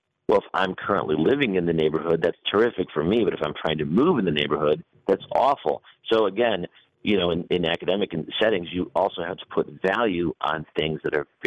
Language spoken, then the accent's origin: English; Midwest, United States; also born or lived in Chicago; now in Georgia, United States; I mean, I come from the Midwest. I moved here about 11 years ago. And, I was very skeptical about, moving my family from Chicago to Georgia.